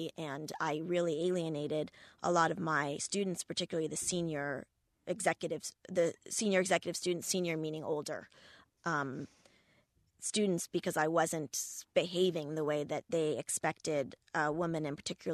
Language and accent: English; United States; being an American growing up in the U.S. and not being exposed to that many other cultures.